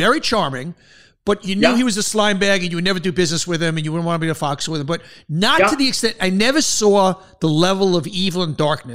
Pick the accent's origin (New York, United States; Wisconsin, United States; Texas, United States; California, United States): New York, United States; Queens; I grew up in Queens. I grew up in Hollis Hills, not too far from there.